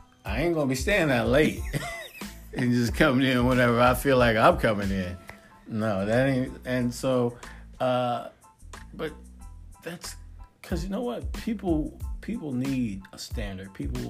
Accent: Philadelphia, Pennsylvania, United States; Philadelphia area. So we got that dynamic.

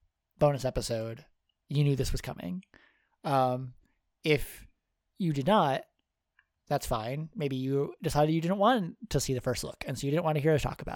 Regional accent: Wisconsin, United States; Yeah, I'm Wisconsin, born and raised. I'm recording this in the same house where I grew up

